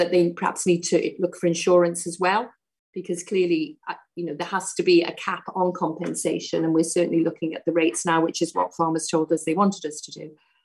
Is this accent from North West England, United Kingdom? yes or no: no; Wales, United Kingdom; I'm from North Wales